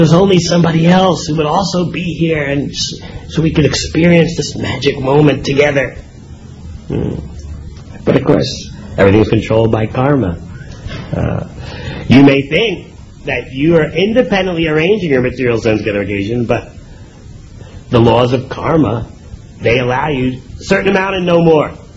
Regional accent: New York, United States; born or raised there

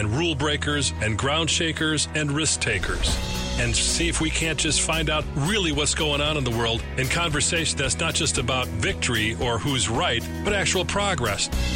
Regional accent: Chicago, Illinois, United States; I grew up in Chicago. Sometimes we say that.

